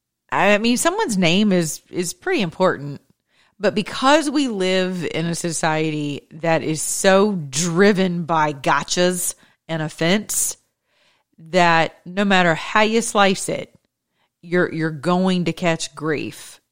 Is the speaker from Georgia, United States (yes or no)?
yes; Georgia, United States; Since I'm from the Peach State, I would say yes.